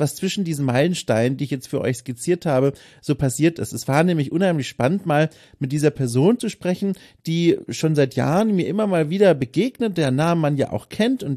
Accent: Bavaria, Germany; Das heißt, du bist aus Mittelfranken und ich bin aus Unterfranken.

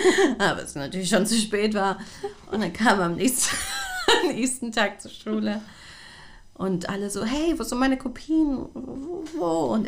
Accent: Coburg, Bavaria, Germany; born there; Also ich bin ja in Oberfranken geboren, in Coburg.

